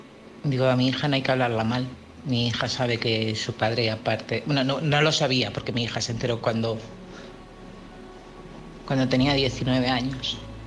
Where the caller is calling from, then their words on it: Community of Madrid, Spain; de Madrid, de un pueblecito de Madrid.